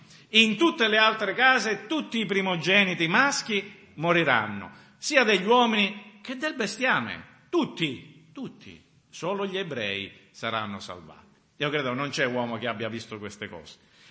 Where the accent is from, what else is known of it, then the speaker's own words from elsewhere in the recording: Sicily, Italy; sono americani, sei mica americano, e sono siciliano. Allora se la dovessimo dire in siciliano si dice mizzica